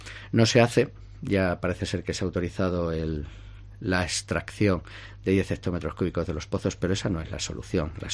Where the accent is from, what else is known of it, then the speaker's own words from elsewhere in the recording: Daimiel, Castilla-La Mancha, Spain; con esa canción emblemática que todos los daimileños conocemos, que todos los daimileños tarareamos